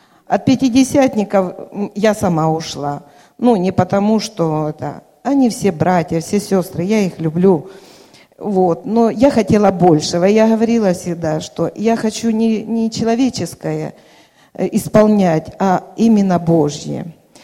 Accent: Zaporizhzhia, Zaporizhzhia Oblast, Ukraine; now in Bologna, Italy; Я приехала из Болоньи, Италии. Сама я родом из Запорожья.

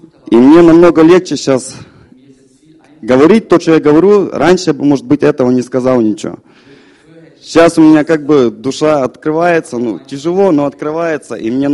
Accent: Ukraine; Я приехал с Украины.

